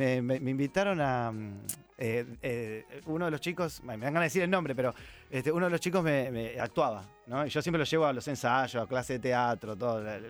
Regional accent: Argentina; Entonces yo soy re argentino, no importa nada, o sea, sí, soy re industria nacional, todo.

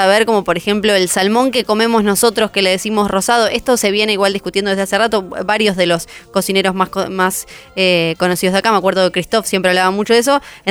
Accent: Argentina; yo soy foina argentina, vengo de estar en Ushuaia

